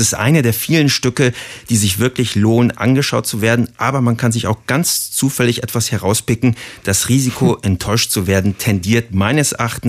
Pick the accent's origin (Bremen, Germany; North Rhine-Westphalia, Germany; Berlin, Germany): Berlin, Germany; Und darauf kann man als Berliner auch ein bisschen stolz sein